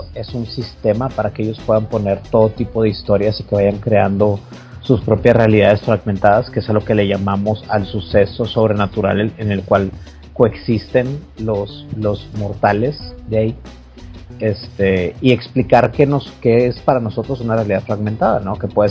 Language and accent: Spanish; Monterrey, Nuevo León, Mexico; Pita es de Ciudad de México y nosotros somos de Monterrey